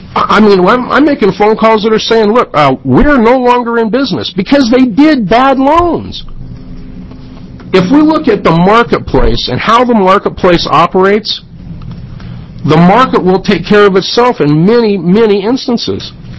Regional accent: Hermiston, Oregon, United States; I'm from Hermiston. … I'm an independent broker in Hermiston

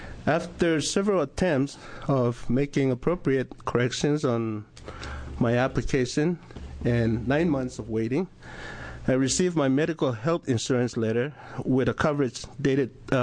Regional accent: Micronesia; I am from Federated States of Micronesia

